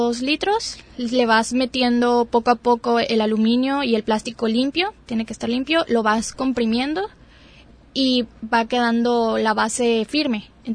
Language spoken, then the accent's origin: Spanish; Culiacán, Sinaloa, Mexico; nosotros venimos desde Culiacán, Sinaloa